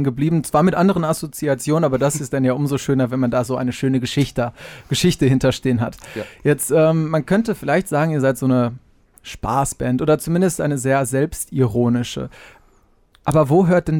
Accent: Dortmund, North Rhine-Westphalia, Germany; Ich komme aus Dortmund und bin Schalke-Fan.

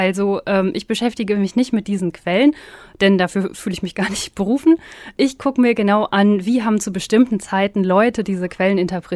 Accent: North Rhine-Westphalia, Germany; Also ich komme hier aus der Region, aus der Nähe von Bielefeld.

